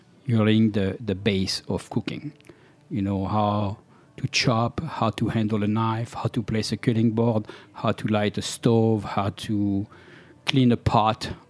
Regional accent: central France, France; We grew up in a small town in France, in the center of France.

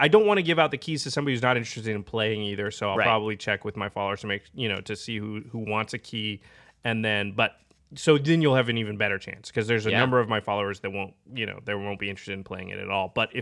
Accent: Portland, Oregon, United States; I'm from Portland, so we don't have an NFL team, but we're very, you know, close to Seattle

